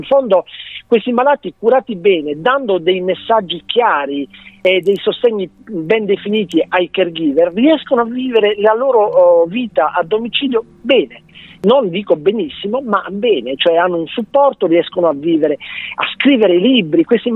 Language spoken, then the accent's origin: Italian; Castellana Grotte, Apulia, Italy; Io sono di Castellana Grotte